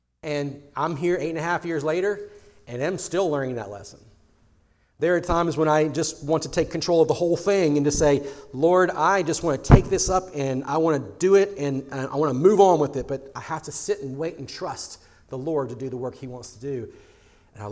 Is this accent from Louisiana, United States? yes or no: no; Virginia, United States; One of the great stories that comes out of the American Revolution era happened in Virginia, my home state, in January of 1776.